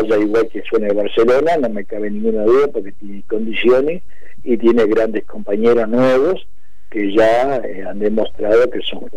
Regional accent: Uruguay; yo, como soy uruguayo

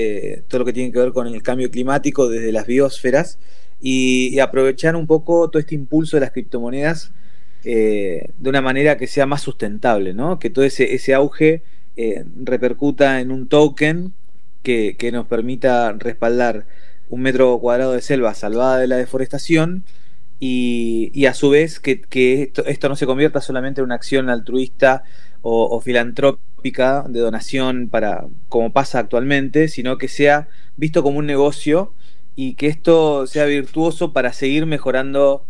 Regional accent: Argentina; también nosotros siendo argentinos hicimos un poco de fuerza para que el primer país donde se empezara este desarrollo fuera Argentina

